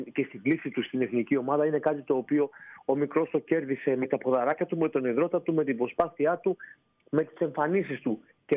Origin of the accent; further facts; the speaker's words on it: Greece; εμείς οι Έλληνες